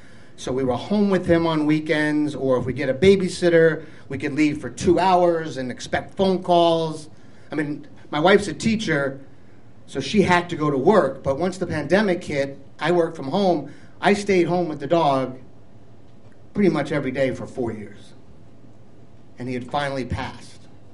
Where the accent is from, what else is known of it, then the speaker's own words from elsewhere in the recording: New York, United States; I mean, look, I'm from New York.